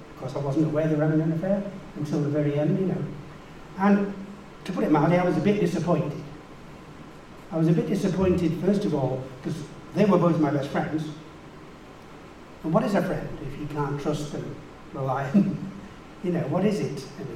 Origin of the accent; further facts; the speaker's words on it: Trafford Park, North West England, United Kingdom; I grew up in Trafford Park. I don't know if anybody know it. You know, big industrial estate in the 50s and 60s. Terraced houses outside tunnels.